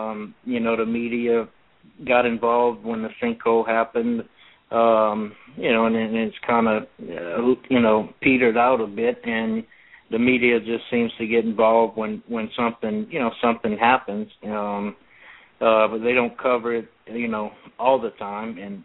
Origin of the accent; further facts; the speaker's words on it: Napoleonville, Louisiana, United States; Yes, I'm born and raised in Assumption Parish in Napoleonville, which is probably about 15 miles from Bayou Corn.